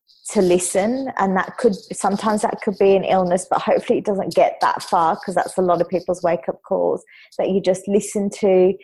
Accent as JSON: {"language": "English", "country": "India", "said": "I love lamb chop curry. Being an Indian, that's I love it."}